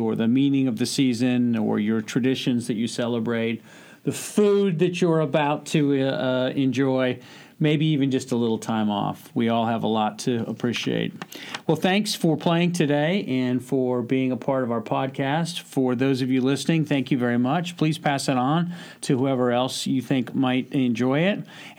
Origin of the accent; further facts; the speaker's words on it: Florida, United States; I grew up in Florida, so the idea of a white Christmas was really a mirage.